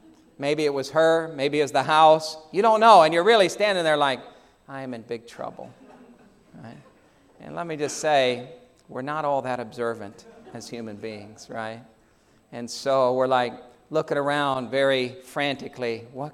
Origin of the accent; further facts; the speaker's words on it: New York, United States; I grew up in the East Coast in New York